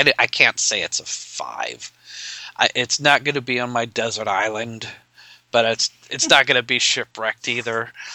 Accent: Nebraska, United States; from Nebraska, as he's pointed out.

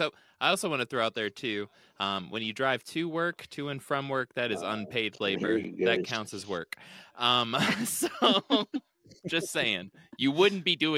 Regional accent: Ohio, United States; That is. Actually, yeah, technically I'm from about a mile and a quarter from where you live right now.

